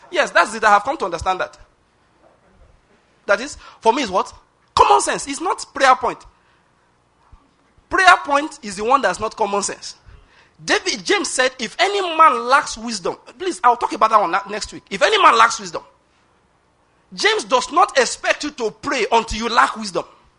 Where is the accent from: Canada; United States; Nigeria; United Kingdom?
Nigeria; Ondo